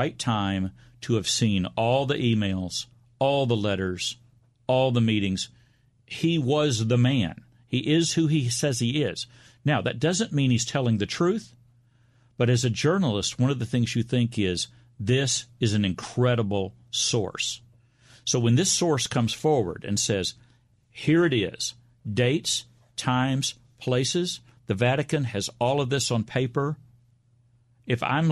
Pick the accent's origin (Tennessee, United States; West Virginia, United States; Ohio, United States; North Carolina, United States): Tennessee, United States; No, I'm from Tennessee.